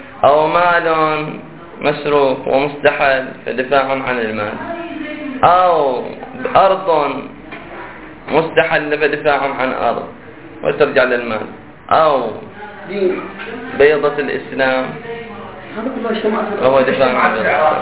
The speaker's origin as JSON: {"language": "Arabic", "town": "Qatif", "region": "Eastern Province", "country": "Saudi Arabia", "said": "حتى إحنا عندنا في القطيف ثلاث ليالي مظاهرات"}